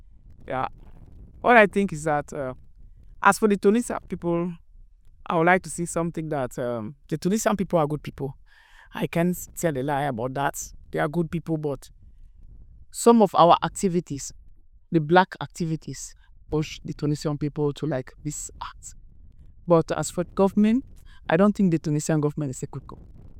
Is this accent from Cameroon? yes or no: yes; Anglophone Cameroon, Cameroon; moved away; also born or lived in Nigeria; because precisely I'm a Cameroonian and I'm coming from the English part of Cameroon. So the instability took us to Nigeria.